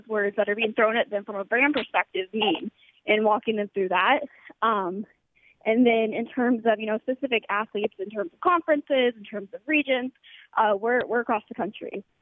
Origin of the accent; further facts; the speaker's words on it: Pensacola, Florida, United States; I have born and raised in Florida, born and raised in Pensacola.